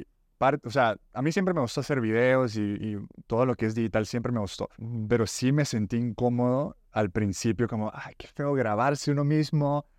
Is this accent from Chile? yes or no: no; El Salvador; Yo nací y crecí en El Salvador